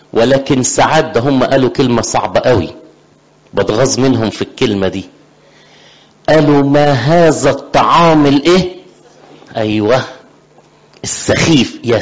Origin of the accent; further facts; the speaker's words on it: Upper Egypt, Egypt; على فكره انا مش من بنها، بس عامل من بنها. انا اصلا صعيدي، يعني احنا كنا في كنيسه واحده.